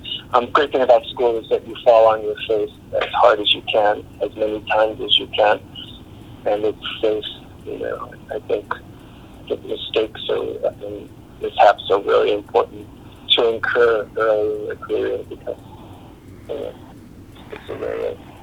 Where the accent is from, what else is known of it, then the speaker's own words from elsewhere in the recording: New York City, New York, United States; I grew up in New York City